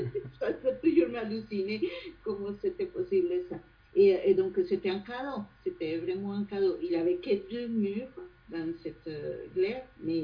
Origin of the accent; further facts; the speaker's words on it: Colombia; French is a second language; moi, je viens de Colombie.